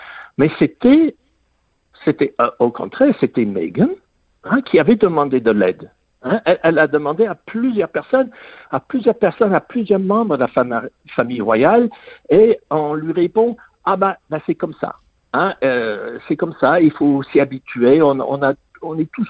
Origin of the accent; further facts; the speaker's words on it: England, United Kingdom; French is a second language; Mais là, moi, j'ai grandi en Angleterre